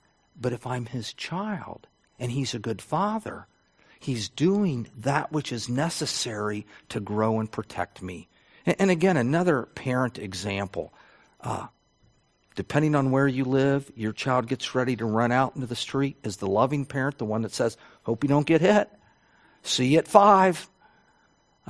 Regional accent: Cincinnati, Ohio, United States; And I grew up in Cincinnati, and so when it came time to park, I didn't want to pay for parking.

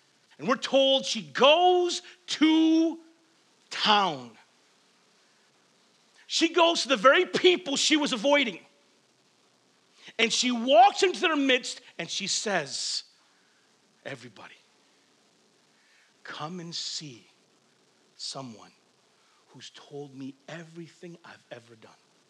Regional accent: Flint, Michigan, United States; also born or lived in Waterford; When I was in junior high, so I lived in Flint, and I moved from Flint to Waterford, Michigan.

